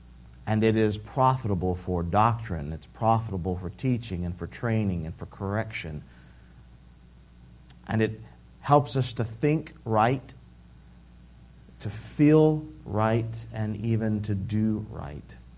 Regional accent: Beaumont, Texas, United States; So, I grew up around Beaumont, Texas, and so close to the coast, but not as close as this, but close enough that when you dig a hole, it fills with water.

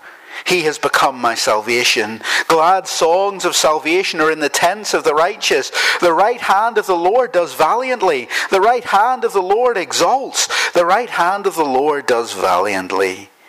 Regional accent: Northern Ireland, United Kingdom; growing up in Northern Ireland after the Troubles

